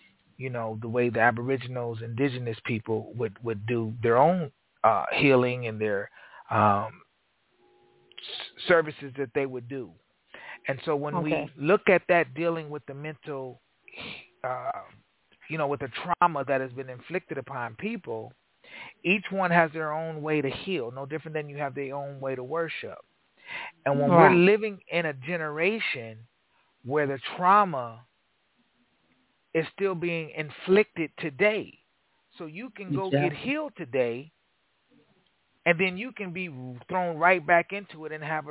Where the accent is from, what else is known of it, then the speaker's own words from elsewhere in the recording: Aurora, Colorado, United States; And in my hometown, Aurora, when my friend was the mass shooter, NAMI, you know, was part of this group.